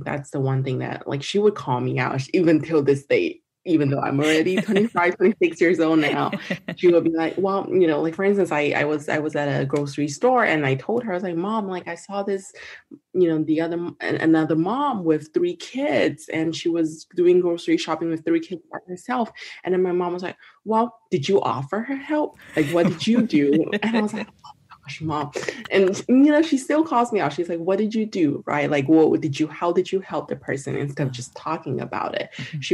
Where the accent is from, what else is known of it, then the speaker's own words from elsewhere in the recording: Malaysia; first language Mandarin; English is a second language; I spent 15 years there. I don't know how that doesn't include me as a Malaysian. But anyway, I spent 15 years there. And as we all know, you know, especially in Al-Azhar, that I'm in the Chinese community, we don't speak English. And I went to a Chinese school.